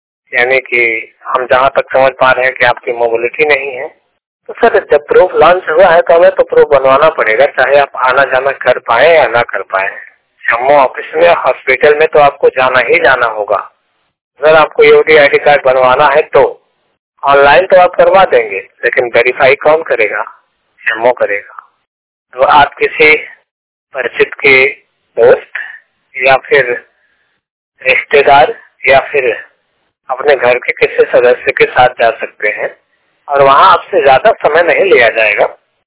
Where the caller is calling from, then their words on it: Mirzapur, Uttar Pradesh, India; जिला मिर्जापुर, उत्तर प्रदेश से बात कर रहा हूँ।